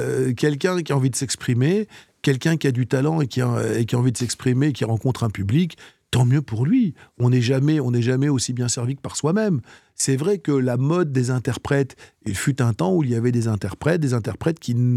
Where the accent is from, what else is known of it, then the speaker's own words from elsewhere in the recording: Aulnay-sous-Bois, Île-de-France, France; also born or lived in Tunisia; je suis né à Aulnay-sous-Bois, j'ai vécu, enfin je suis né en Tunisie, mais j'ai vécu toute mon enfance à Aulnay-sous-Bois.